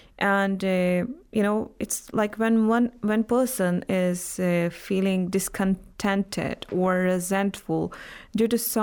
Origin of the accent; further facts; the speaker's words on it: Jammu and Kashmir, India; now in Iran; I am from Kashmir, which is under Indian administration. And I have been living in Iran for some past 9 years now.